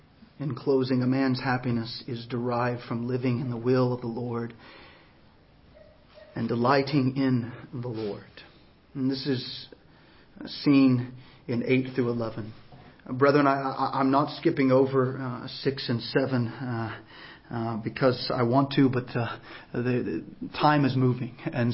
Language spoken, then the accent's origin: English; Texas, United States; I'm from Texas. I've ridden horses. I know a little bit about them.